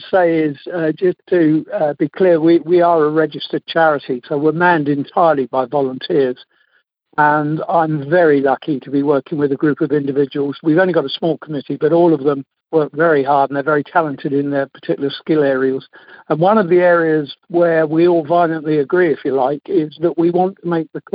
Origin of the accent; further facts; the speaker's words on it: South East England, United Kingdom; also born or lived in Bristol; My wife and I were both born and bred in Hampshire, and very shortly after we got married at Catherington Church, coincidentally, our careers whisked us away to Bristol for 30 years, until my wife woke up one morning and said, can we go home now?